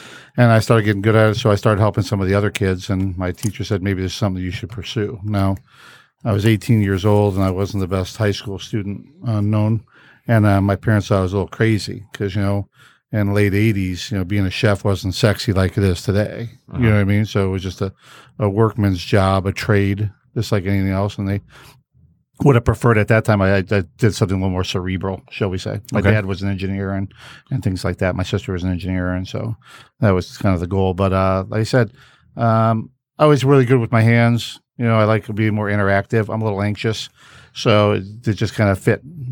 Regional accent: Madison Heights, Michigan, United States; Well, I grew up in Madison Heights, and when I was in high school, there was a vocational schools in Oakland County

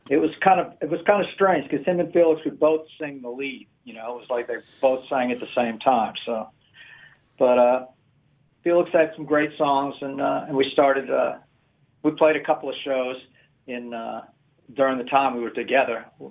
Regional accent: New Orleans, Louisiana, United States; Some people think we're from Long Island originally, but no, we're New Orleans. Born and raised.

